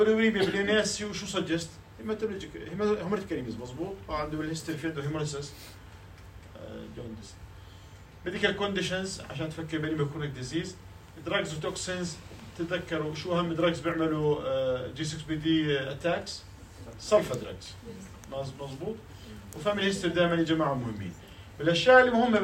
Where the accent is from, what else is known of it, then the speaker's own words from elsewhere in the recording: Jordan; إحنا بالأردن ما عندنا هيموجلوبين سي وأس كثير